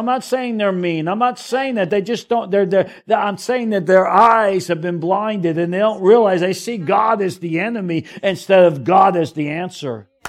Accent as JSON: {"language": "English", "region": "New York", "country": "United States", "said": "I'm always in a hurry because I'm from New York originally."}